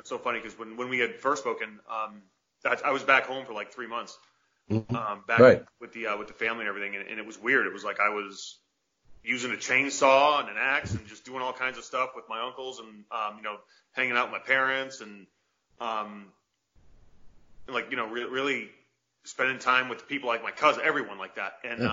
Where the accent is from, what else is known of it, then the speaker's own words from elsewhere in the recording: Massachusetts, United States; accent: Massachusetts; Like I've lost my Massachusetts accent since.